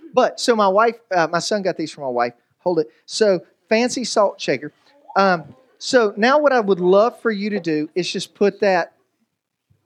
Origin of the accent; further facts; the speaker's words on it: the South, United States; Because we're from the South.